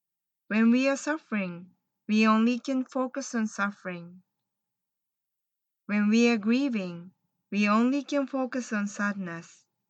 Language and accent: English; northern Japan, Japan; My hometown is located in north side of Japan. And usually, the place is known for the severe winter and snow.